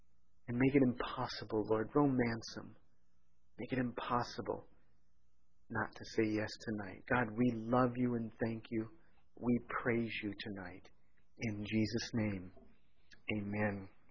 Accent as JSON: {"language": "English", "town": "Pomona", "region": "California", "country": "United States", "tie": "born or raised there", "said": "I'm walking home from Washington Elementary School on Town Avenue in Pomona, California."}